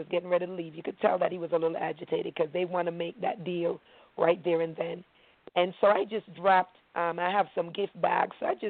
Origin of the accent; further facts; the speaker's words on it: Maryland, United States; I'm from Maryland.